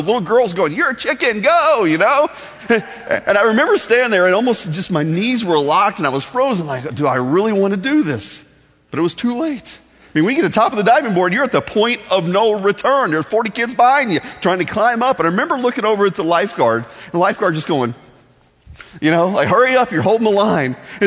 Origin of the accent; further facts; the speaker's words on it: Midwest, United States; I'm from the Midwest, you know, meat and potatoes, throw a biscuit, some sweet tea, I'm good to go every night of the week. So when I came to Florida